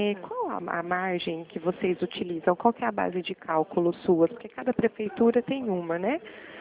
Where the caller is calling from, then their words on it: Araras, São Paulo, Brazil; Eu sou da Central e falo aqui de Araras, do interior.